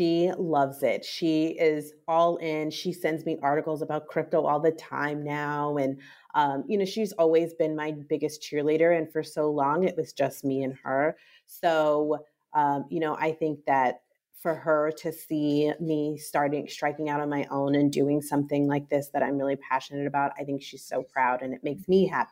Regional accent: Seattle, Washington, United States; born there; I was born in Seattle. I'm an only child.

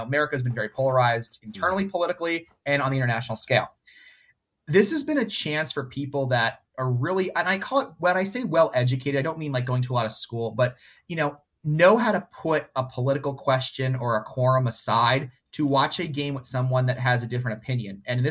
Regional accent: New England, United States; Sure, but I'm also from New England.

